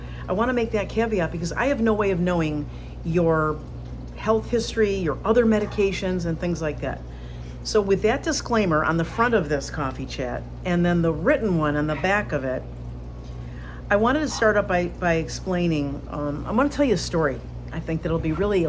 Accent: New York, United States; I was born and raised in the Finger Lakes region and had a couple of homes throughout my lifetime on Canandaigua Lake, Honeyway Lake

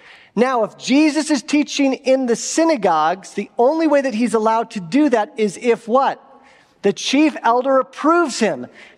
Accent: Escondido, California, United States; because I grew up in Escondido, so just right down the hill. And I grew up going to a church there in Escondido

